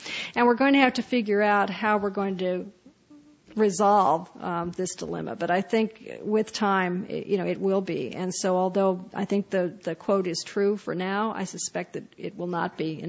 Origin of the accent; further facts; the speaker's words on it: Indianapolis, Indiana, United States; and the paper in the town I grew up in Indianapolis, Indiana